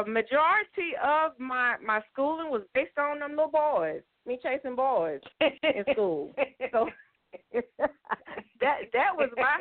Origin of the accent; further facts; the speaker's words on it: Andersonville, Georgia, United States; I'm from a little small town called Andersonville, Georgia. I'm the youngest of nine.